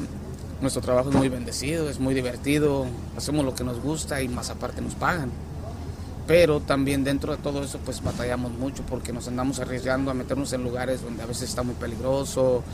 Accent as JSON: {"language": "Spanish", "town": "Uruapan", "region": "Michoacán", "country": "Mexico", "said": "Soy del estado de Michoacán, exactamente de Uruapan."}